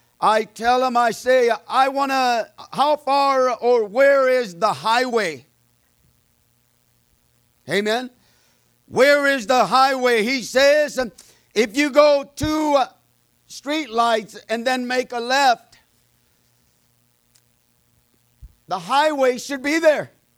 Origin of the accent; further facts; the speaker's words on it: Jalisco, Mexico; is there in the state of Jalisco. That's where I come from. And I'm there. We're coming back from my hometown.